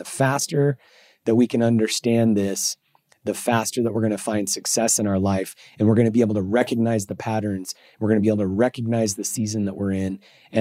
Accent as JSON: {"language": "English", "region": "Idaho", "country": "United States", "tie": "born or raised there", "said": "In fact, I grew up in Idaho and you know, the potato farms everywhere."}